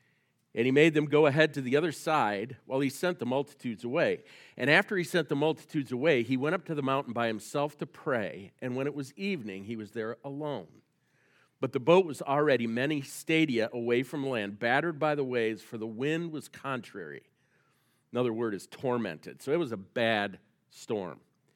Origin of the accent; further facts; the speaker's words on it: Kansas, United States; born there; also born or lived in Georgia / Ohio / Missouri / Illinois; now in Grand Rapids, United States; I was born in Kansas. I've lived in Georgia, Ohio, Missouri, Illinois, and then Grand Rapids. But this is home. So when I was a kid, we moved all over the place, but God eventually led us here.